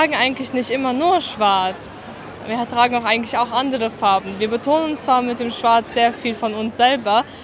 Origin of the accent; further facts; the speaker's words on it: Russia; now in Germany; Also ich komme jetzt aus Russland und ich lebe hier aber schon seit Ewigkeiten